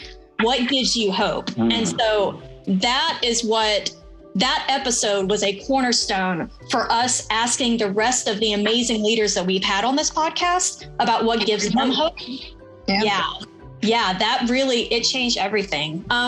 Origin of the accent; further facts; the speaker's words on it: Southern Appalachia, United States; Yeah, even though I grew up in Southern Appalachia, but whatever.